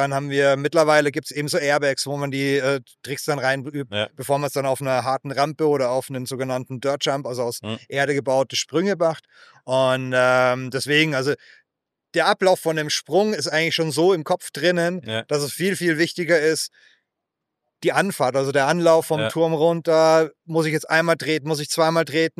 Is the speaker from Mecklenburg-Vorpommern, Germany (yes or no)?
no; Munich, Bavaria, Germany; wir sind in München aufgewachsen, im Hinterhof, Elternhausmeister und Blumenladen gehabt